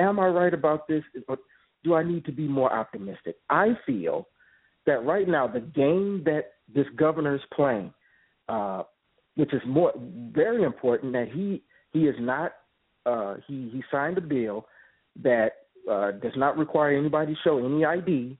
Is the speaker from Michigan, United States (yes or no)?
no; Illinois, United States; I'm proud to say that I am from the same state. We're from Illinois.